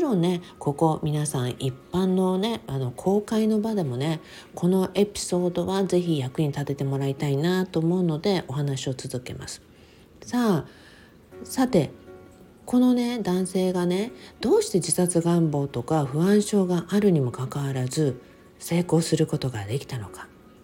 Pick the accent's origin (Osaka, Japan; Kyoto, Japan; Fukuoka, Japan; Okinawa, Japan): Okinawa, Japan; 私は沖縄生まれ沖縄育ちなので、常にもう晴天みたいな